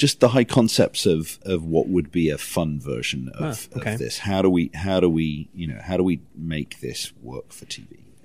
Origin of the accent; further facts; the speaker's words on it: Wales, United Kingdom; So to give you the sort of the quick version of it, I grew up in Pembrokeshire, Southwest Wales.